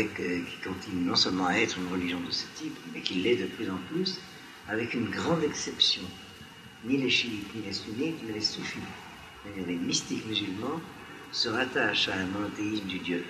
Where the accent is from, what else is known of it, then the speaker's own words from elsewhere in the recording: Algeria; je me souviens de cette expérience en tant que petit Algérien de l'Ouïe, parce que, en tant que juif